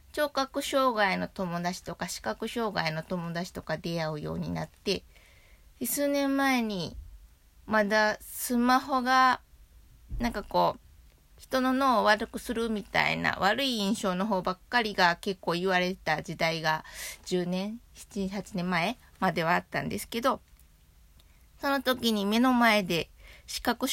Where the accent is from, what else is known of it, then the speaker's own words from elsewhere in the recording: Shiga, Japan; 私滋賀県出身なんですけど、琵琶湖がある、その滋賀県で父方のおばあちゃんと同居だったので